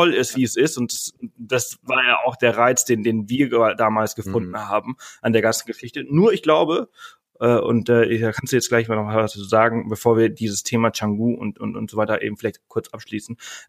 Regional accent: Balearic Islands, Spain; Also ich komme ja ursprünglich aus Mallorca, ich bin auf Mallorca geboren und aufgewachsen

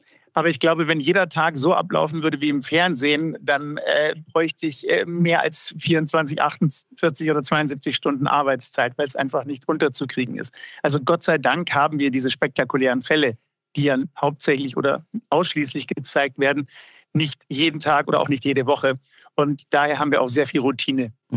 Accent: Munich, Bavaria, Germany; Und ursprünglich komme ich aus München und habe dann im Laufe meines Lebens, meiner Karriere, so ein paar Stationen abgeklappert. Ich war in der Rechtsmedizin in München tätig, in Schweden, in Stockholm, in Österreich, in Salzburg

